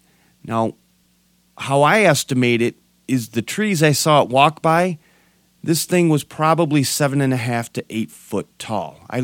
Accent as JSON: {"language": "English", "region": "Colorado", "country": "United States", "said": "But just know … I'm from Colorado"}